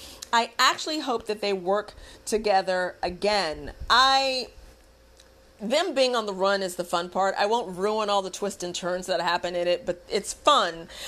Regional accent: Texas, United States; I grew up watching football. I'm from Texas. We are definitely a football-loving state.

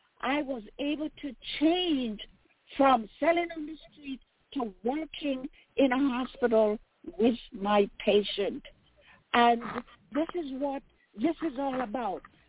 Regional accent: Jamaica; So for me being a Jamaican and for me to understand what it is when somebody, a child, needs help, that's what this is all about.

